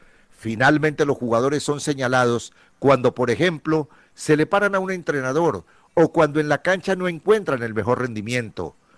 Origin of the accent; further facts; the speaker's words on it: Colombia; que muy pocas veces registra noticias positivas de nosotros como colombianos.